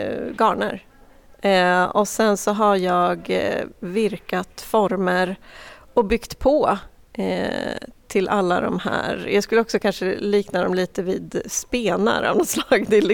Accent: Norrköping, Östergötland, Sweden; now in Tyresö, Sweden; och är inte från Tyresö från början. Jag kommer från Norrköping men har bott här sedan 2017.

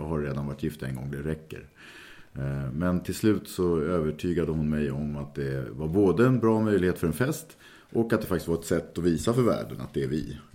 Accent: Stockholm, Stockholm County, Sweden; Och just nu så bor jag tillsammans med Åsa i en tvåa på Söder i Stockholm. Och där har jag bott på Söder sedan, ja, det är mer än 30 år. Så att jag är stockholmare.

